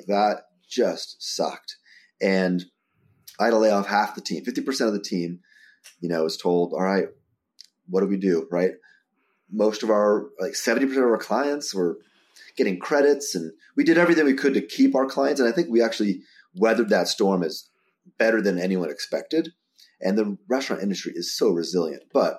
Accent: New Jersey, United States; I grew up in Jersey, by the way, Christy.

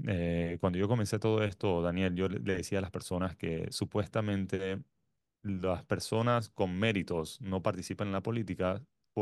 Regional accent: Colón, Panama; also born or lived in United Arab Emirates; yo estuve en Colón hasta una temprana edad de la escuela, estuve en el CIC y después hice universidad fuera de Panamá.

